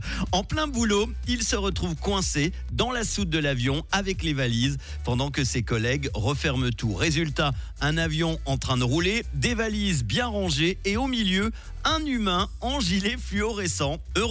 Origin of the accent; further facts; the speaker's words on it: Switzerland; je lance un appel aux aéroports chez nous en Suisse